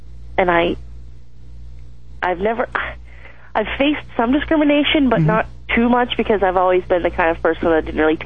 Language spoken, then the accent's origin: English; Bridgeport, Ohio, United States; I'm from Bridgeport, Ohio, which nobody's ever heard of.